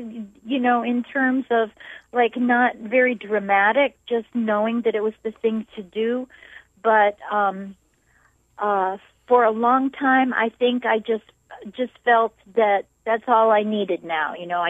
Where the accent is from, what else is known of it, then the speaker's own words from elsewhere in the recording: East Coast, United States; also born or lived in Pennsylvania / New Jersey / Ohio / New York; So I grew up in quite a few places on the east coast of the mainland of the U.S., in Pennsylvania, New Jersey, Ohio, New York, Massachusetts, Connecticut, and then finally Maryland and Virginia and D.C.